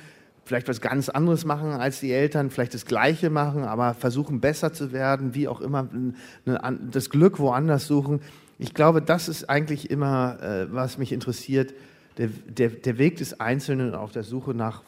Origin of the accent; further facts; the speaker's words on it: Wolfsburg, Lower Saxony, Germany; Aber ich bin in Deutschland geboren, in Wolfsburg. Und da aufgewachsen. Und meine Mutter ist Schweizerin, mein Vater ist Österreicher. Von daher habe ich die beiden Pässe.